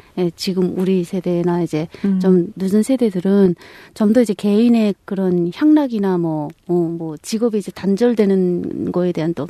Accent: North Korea; now in South Korea

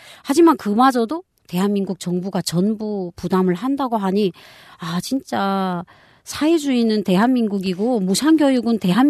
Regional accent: North Korea; now in South Korea; 한국에 처음 왔을 때 뭐 학교에서 정심을 무료로 준대요. 그래서 속으로 생각했죠. 아유 자본주의 나라니까 또 강내 빵 몇 조각 쫙 주고 세지 또 우유도 지 거품이 굽에 쫙 발라주고 또 그러겠지. 왜냐면 북한처럼 생각을 하거든요.

